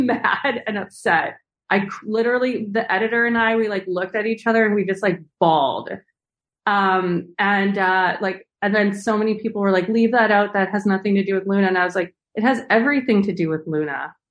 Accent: Canada; I mean, it was what I really like about telling this story as a Canadian is I feel like she was a Canadian trailblazer

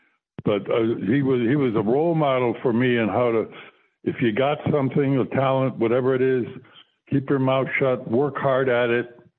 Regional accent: Florida, United States; My wife, we come from Florida.

